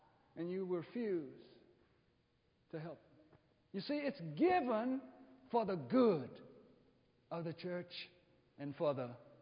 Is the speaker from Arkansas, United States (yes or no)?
yes; Arkansas, United States; Growing up in Arkansas, as a little boy